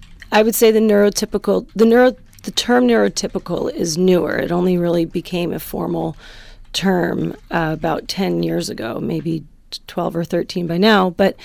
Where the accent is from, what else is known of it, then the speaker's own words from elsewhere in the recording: New York City, New York, United States; I moved from New York. I am a New Yorker, true and true.